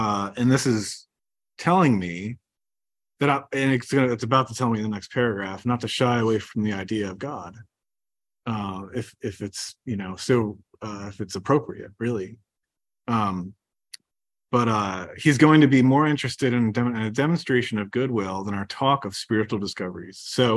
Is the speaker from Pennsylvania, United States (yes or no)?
yes; Pennsylvania, United States; now in Maryland, United States; I'm from Pennsylvania. I came here from Maryland.